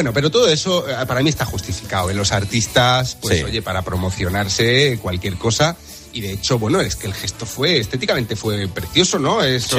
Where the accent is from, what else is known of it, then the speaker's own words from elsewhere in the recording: Region of Murcia, Spain; encima soy murciano, tío, hacer trabajar a un murciano en verano